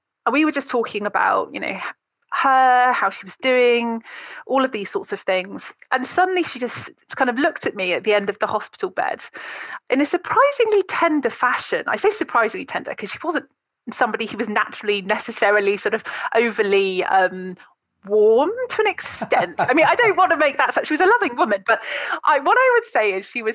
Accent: South West England, United Kingdom; I hadn't grown up surrounded by stockbrokers and city folk, and being, you know, I'm from Wiltshire originally.

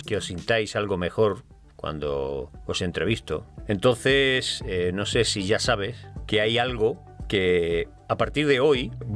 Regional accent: Granada, Andalusia, Spain; accent: Andalusian; Ya sabes que yo soy andaluz también. Soy granaíno

